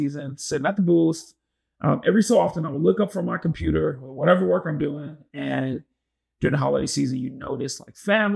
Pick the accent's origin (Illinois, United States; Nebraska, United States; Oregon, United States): Illinois, United States; Chicago; I'm from Chicago, I'm a big city kid.